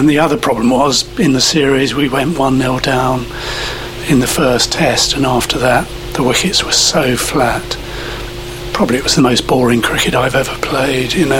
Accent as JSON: {"language": "English", "town": "Sevenoaks", "region": "South East England", "country": "United Kingdom", "tie": "born or raised there", "said": "I grew up in Sevenoaks, touring school teams in those days."}